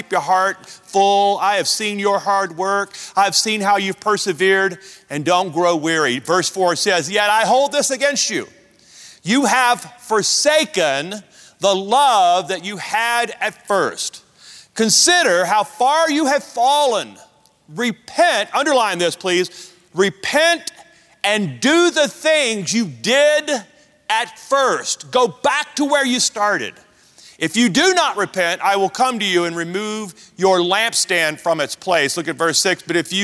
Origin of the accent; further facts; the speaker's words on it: the South, United States; That speaks to my Southern background. You know, I'm from the South.